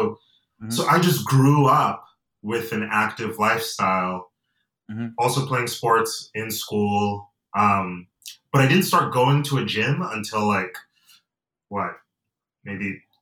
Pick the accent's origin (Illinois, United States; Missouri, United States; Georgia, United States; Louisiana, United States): Georgia, United States; Atlanta; also born or lived in Nigeria; Well, I say that I'm from Nigeria and I'm from Georgia, because I was born in Atlanta. But my family, I come from a family of immigrants, and I have dual citizenship.